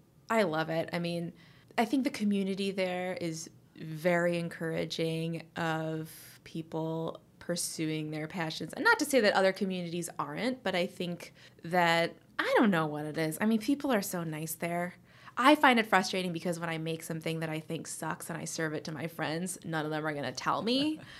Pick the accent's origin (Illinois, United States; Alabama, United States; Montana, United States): Illinois, United States; Chicago; I mean, I grew up in Chicago, which is technically the same region as where I'm living now